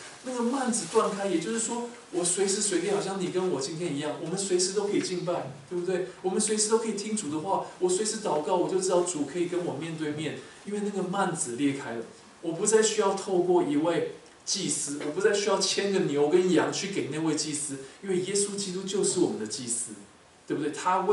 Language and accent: Chinese; China; 就好像我们中国人会公开的游街，对不对？